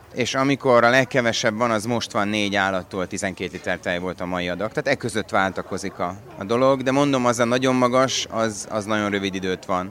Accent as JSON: {"language": "Hungarian", "town": "Satu Mare", "region": "Satu Mare County", "country": "Romania", "tie": "born or raised there", "said": "Tömbházban nőttem föl, városba, Szatmáron."}